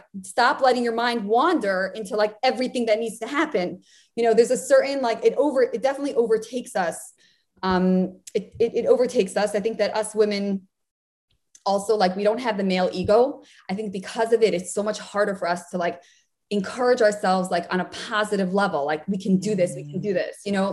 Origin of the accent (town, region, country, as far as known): Muncie, Indiana, United States; born or raised there